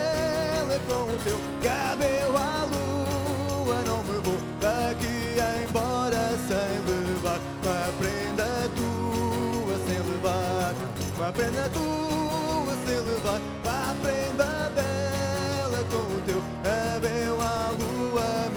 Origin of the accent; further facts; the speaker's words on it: Lisbon, Portugal; eu sou de Lisboa, mas o meu pai é alentejano